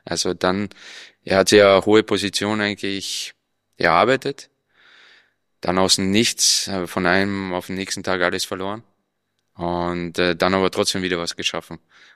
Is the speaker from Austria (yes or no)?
yes; Carinthia, Austria; aufgewachsen bin ich in Kärnten. Wir sind ja damals geflüchtet aus dem Krieg, da war ich 4 Jahre alt. Und dann waren wir in Kärnten, Flüchtlingslager